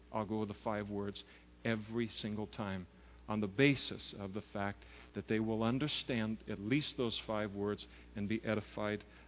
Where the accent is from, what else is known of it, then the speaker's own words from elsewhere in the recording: United States; They were speaking Romanian. It's an affront to me as American.